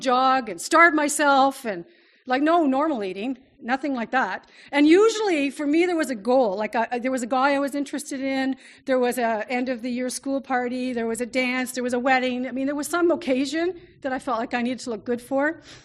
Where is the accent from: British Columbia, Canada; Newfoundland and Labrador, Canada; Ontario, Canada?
Ontario, Canada; Oshawa; now in Ottawa, Canada; so I grew up in Oshawa, so I'm not far from, I live in Ottawa now. I've been living in Ottawa for many years, but I grew up in Oshawa. That's where my family still is.